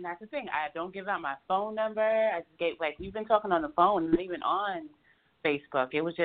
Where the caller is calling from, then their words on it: New York, United States; New York, upstate New York.